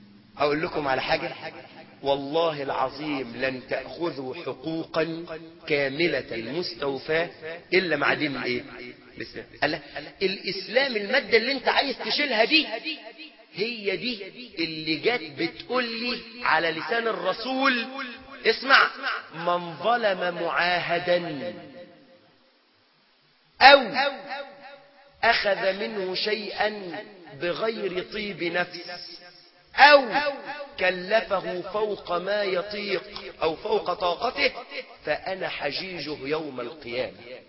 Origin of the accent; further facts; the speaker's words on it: Egypt; احنا في عندنا في مصر قوانين فرنسية